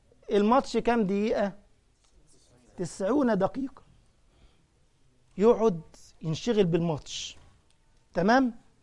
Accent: Egypt; طبعا عندنا في مصر حاجه تانية، الاهلي والزمالك دي حاجه بقى يعني

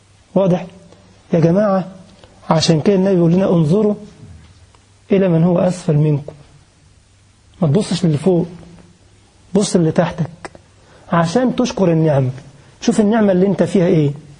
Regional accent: Egypt; أنا أعرف ناس عندنا في مصر بيصلوا الجمعة كل جمعة في الحرم المكي

